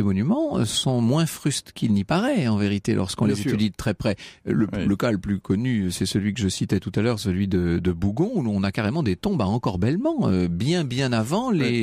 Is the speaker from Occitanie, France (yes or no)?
no; Nouvelle-Aquitaine, France; Moi, je suis originaire du Poitou. Il y a énormément de dolmens et de menhirs dans le Poitou.